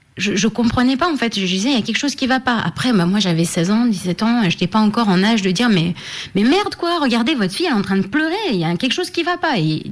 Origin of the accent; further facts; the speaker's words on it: France; j'ai quand même grandi en France, je suis née en France, donc j'ai quand même vu d'autres choses aussi